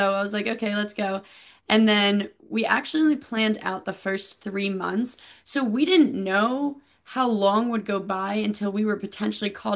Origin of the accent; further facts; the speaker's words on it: Maryland, United States; I've always been an East Coaster. I grew up in Maryland. I went to UMD College Park, and then I moved to Virginia and DC and whatnot.